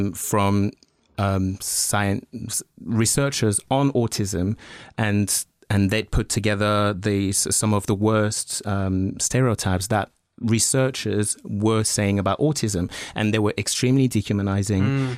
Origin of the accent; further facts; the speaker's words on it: France; because I grew up in France